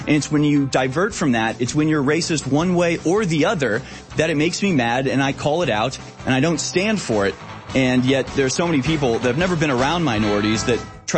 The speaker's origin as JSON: {"language": "English", "town": "Houston", "region": "Texas", "country": "United States", "tie": "born or raised there", "said": "But growing up in Houston, every school that I went to was like a third, a third, a third."}